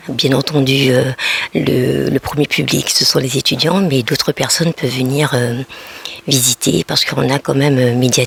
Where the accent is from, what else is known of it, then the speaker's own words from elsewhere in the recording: French Guiana, France; Et en tant que guyanaise, en tant qu'étudiant guyanais à l'université